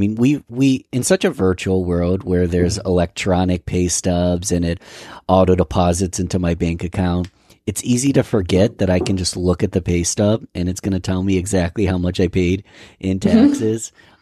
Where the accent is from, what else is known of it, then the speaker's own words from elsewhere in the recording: New York, United States; a lot of my listeners are from New York because I'm from New York